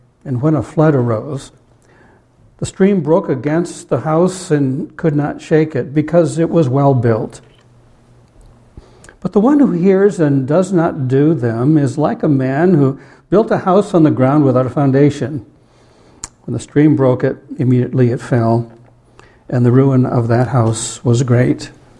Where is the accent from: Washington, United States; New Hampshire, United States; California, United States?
New Hampshire, United States; I'm from New Hampshire. I'm one of those cows from New Hampshire.